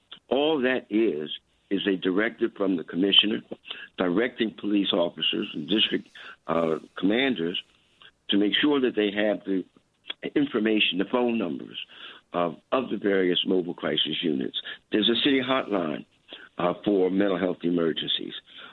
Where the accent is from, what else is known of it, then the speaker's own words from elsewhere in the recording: Philadelphia, Pennsylvania, United States; personally, as I grew up in West Philadelphia, five blocks from where the incident took place